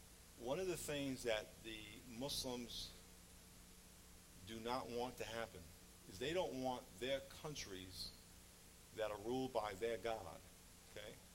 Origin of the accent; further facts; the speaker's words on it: New York, United States; those guys ran those planes into New York, and I'm from New York, and it was a horrible thing what they did.